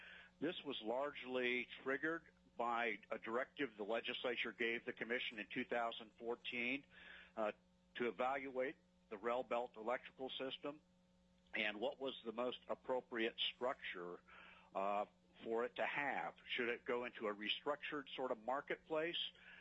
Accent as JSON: {"language": "English", "town": "Boise", "region": "Idaho", "country": "United States", "tie": "born or raised there", "also_born_or_lived": "Washington, D.C.", "moved": "as an adult", "lives_now": "Alaska, United States", "said": "I was born and raised in Boise, Idaho. I graduated from the University of Idaho and then moved to Washington, D.C. for a couple of years"}